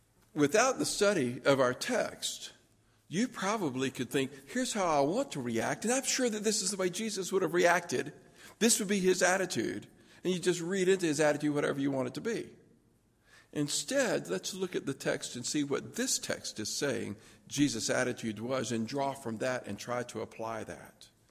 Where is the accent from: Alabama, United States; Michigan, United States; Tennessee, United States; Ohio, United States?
Tennessee, United States; Lookout Mountain; we stayed the weekend where I grew up on Lookout Mountain.